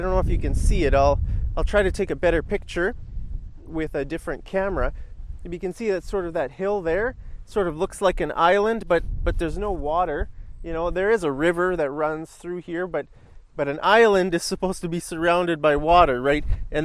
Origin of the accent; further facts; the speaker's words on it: Calgary, Alberta, Canada; we were right here in my hometown, Calgary, Alberta